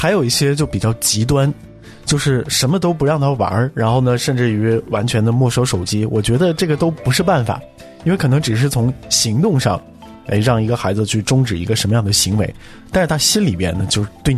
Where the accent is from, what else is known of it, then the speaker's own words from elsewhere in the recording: China; 我们中国人能做好这个游戏